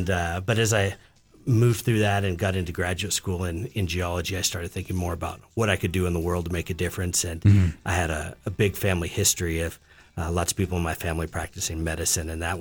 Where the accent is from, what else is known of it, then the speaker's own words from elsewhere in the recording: Bighorn, Wyoming, United States; I grew up here in Bighorn and then went away to school